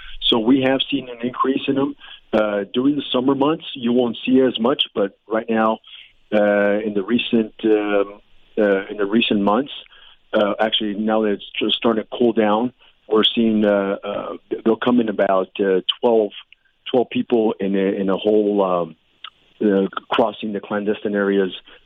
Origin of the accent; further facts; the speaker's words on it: Texas, United States; I'm a big steak lover. I'm from West Texas.